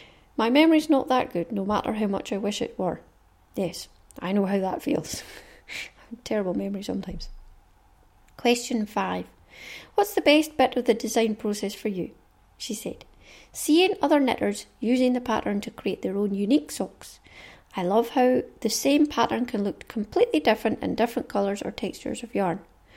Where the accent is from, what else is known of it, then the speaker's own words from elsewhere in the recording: North West England, United Kingdom; born there; now in England; I was born in Lancashire, close to Pendle Hill, of Pendle Witches fame.